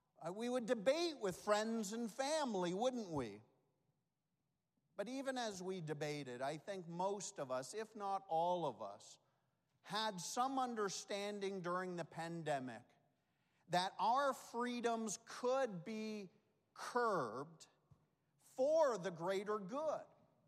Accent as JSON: {"language": "English", "country": "Canada", "said": "I realize we're here in the Bahamas, and I'm Canadian"}